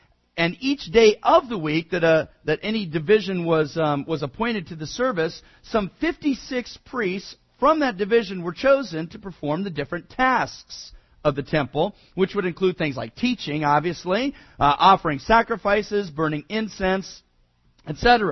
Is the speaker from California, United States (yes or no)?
yes; Hayward, California, United States; I remember I grew up in Hayward, East Bay of San Francisco, and the torch, actually, they ran it through Hayward, not far from our house.